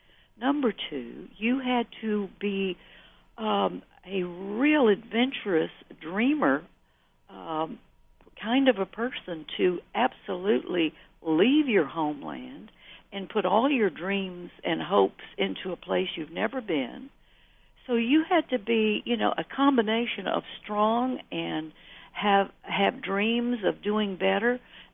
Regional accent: Alabama, United States; when I was a child growing up in Alabama

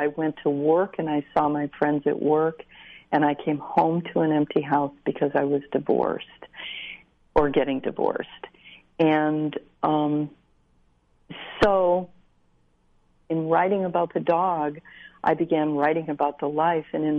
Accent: Midwest, United States; And I'm from the Midwest, and we don't say things like that.

